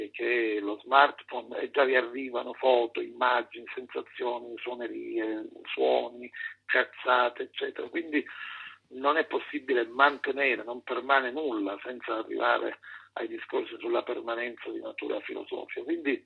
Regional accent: Palermo, Sicily, Italy; Lo dico non tanto e soltanto come siciliano palermitano

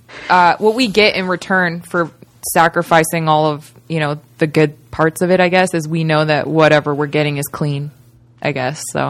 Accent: Las Vegas, Nevada, United States; It was weird because I grew up in Vegas too, so it was like they tried to like shelter us, but like we live in the city of sin.

